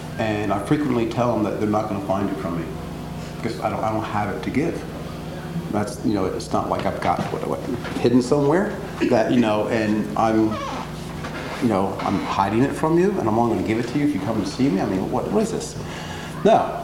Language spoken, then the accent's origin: English; New Jersey, United States; also born or lived in North Carolina; now in Seattle, United States; Currently in Seattle, but like 20 years before that in North Carolina. Although I'm originally from New Jersey, so it's like I'm confused.